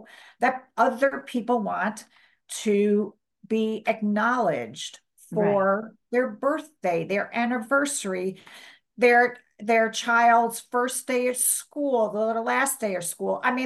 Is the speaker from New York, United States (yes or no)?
yes; New York, United States; moved away as an adult; now in Cleveland, United States; I came from the East Coast. I came from New York, came to Cleveland because of a job, and that job went away because we were on one of our recessions.